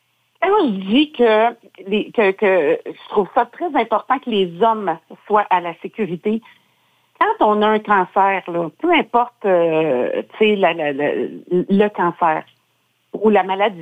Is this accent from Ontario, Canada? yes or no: no; Quebec, Canada; faut se rappeler qu'au Québec, on est 8 millions.